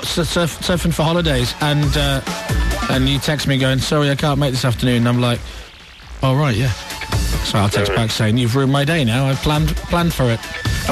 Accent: Los Angeles, California, United States; from Los Angeles, and I like the Chris Moyle Show on Radio 1.

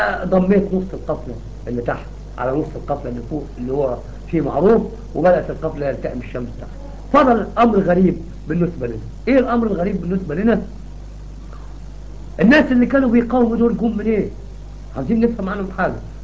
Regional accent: Egypt; بنحب الفول والطعميه ما احنا مصريين بقى

